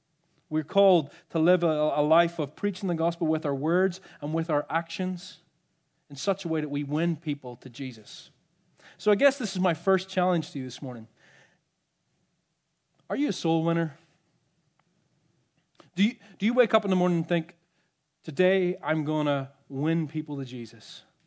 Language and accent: English; Northern Ireland, United Kingdom; I don't know if you might recognize my accent. I grew up in the same town as Liam Neeson.